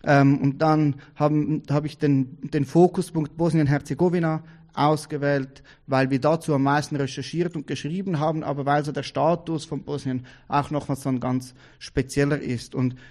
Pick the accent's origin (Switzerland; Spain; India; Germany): Switzerland; Wie ihr hört, ich bin aus der Schweiz, und ich versuche so gut wie möglich Hochdeutsch zu sprechen.